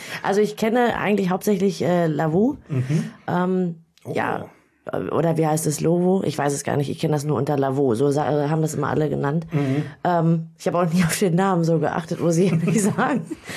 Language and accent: German; Büren, North Rhine-Westphalia, Germany; ich bin Lehrerin an der Gesamtschule und ich komme aus Büren.